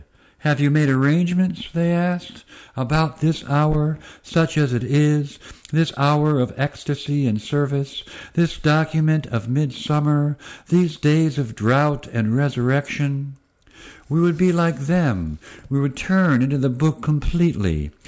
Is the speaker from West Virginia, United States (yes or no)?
no; Cleveland, Ohio, United States; I live in the country, and so I'm originally from Cleveland, a Jewish Cleveland urban guy, but moved to the country.